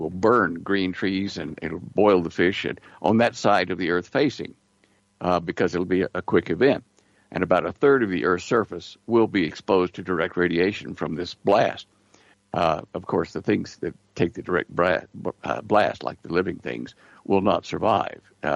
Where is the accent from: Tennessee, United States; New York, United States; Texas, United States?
Texas, United States; born there; That's my home state where I was born.